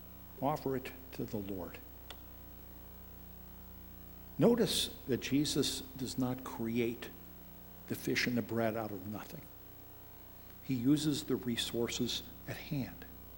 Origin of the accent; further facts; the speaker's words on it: Columbus, Ohio, United States; but in the 1950s, growing up in Columbus, Ohio, I remember this test.